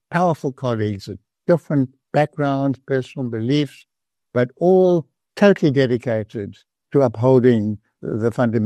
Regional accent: Cape Town, Western Cape, South Africa; so I grew up in Cape Town with my little brother, single mom, support from my dad.

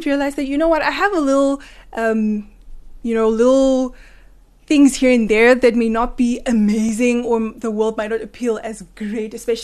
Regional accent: Windhoek, Khomas, Namibia; First of all, I grew up in Windhoek, stayed in Windhoek.

